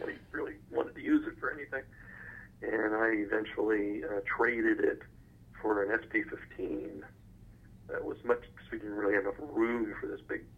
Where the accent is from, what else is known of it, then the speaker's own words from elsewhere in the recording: Kansas, United States; being from Kansas, when I tell people I'm from Kansas, I usually get one of two comments.